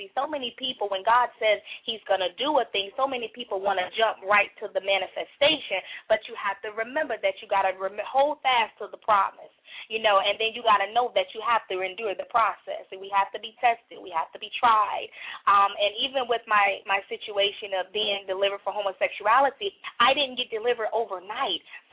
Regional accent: Greenville, North Carolina, United States; now in Raleigh, United States; I am from Greenville, North Carolina. I currently reside in Raleigh, North Carolina.

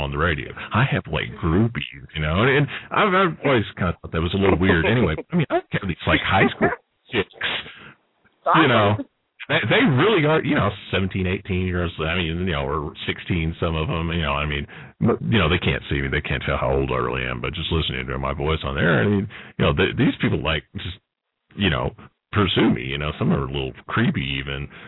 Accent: Texas, United States; You know, I'm also from Texas.

